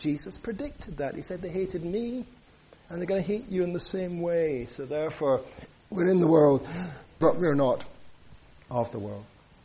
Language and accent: English; Scotland, United Kingdom; and as a Scot, I was very interested in the referendum